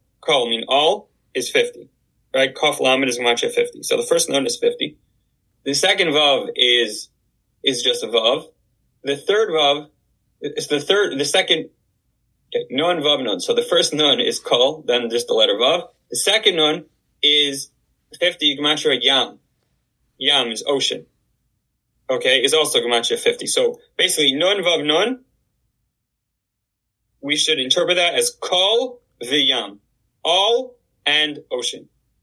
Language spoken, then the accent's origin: English; Canada; I'm ashamed to say I'm Canadian after Trudeau pulled back on the weapons.